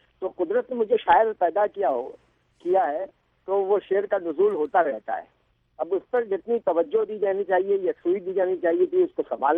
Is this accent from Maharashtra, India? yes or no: yes; Mumbai, Maharashtra, India; also born or lived in Varanasi; میری 40 سال میری عمر کے بامبے میں گزرے ہیں, لیکن میری پیدائش بنارس کی ہے, یو پی کا ایک شہر ہے بہت مشہور.